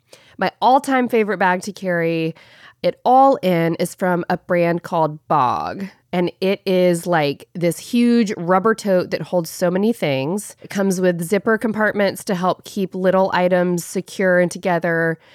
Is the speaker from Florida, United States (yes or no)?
yes; Pensacola, Florida, United States; So I love being a born and raised Florida girl. I grew up in Pensacola on the Florida Panhandle, where my husband Brian and I are raising our own kids now.